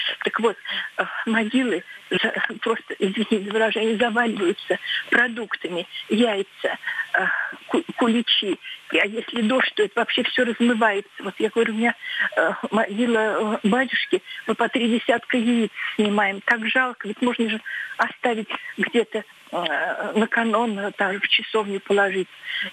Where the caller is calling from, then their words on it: Ryazan, Ryazan Oblast, Russia; Я дозвонилась из Рязани.